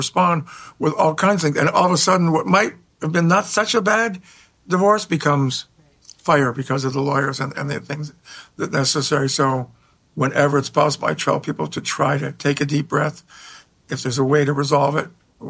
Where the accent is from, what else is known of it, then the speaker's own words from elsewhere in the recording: Toronto, Ontario, Canada; So growing up in Toronto, I loved music.